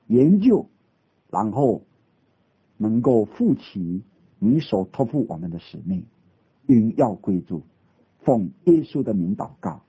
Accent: China; 我们另外感谢上帝的一件事，我们中国人除了自己建立教会，我们中国人栽培传道人，神对我们中国的教会有更宝贵的旨意。

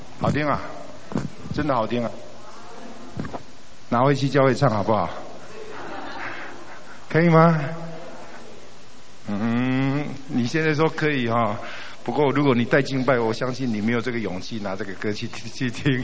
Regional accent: Taiwan; 因为呢这个我们台湾人唱的时候可能会觉得很奇怪

